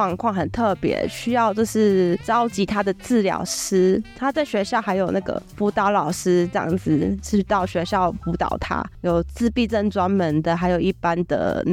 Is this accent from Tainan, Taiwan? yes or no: yes; Tainan, Taiwan; 想要花莲很远我们是台南人住到花莲真的很远